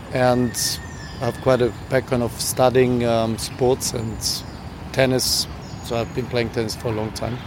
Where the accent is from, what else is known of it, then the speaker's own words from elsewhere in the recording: Austria; I'm from Austria.